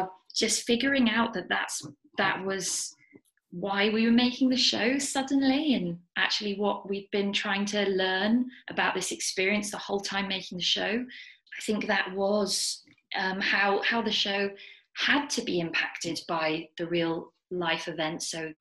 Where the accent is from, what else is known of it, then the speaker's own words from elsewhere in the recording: United Kingdom; And Eugenie is French and I'm British.